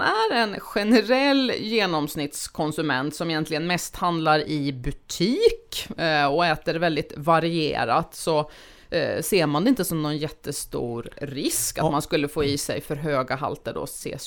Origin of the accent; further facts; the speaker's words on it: Uppland, Sweden; jag har vuxit upp i Uppland